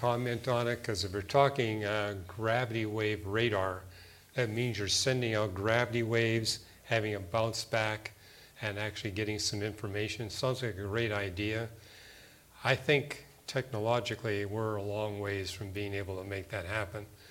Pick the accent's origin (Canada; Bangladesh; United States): Canada; at least where I was raised in Canada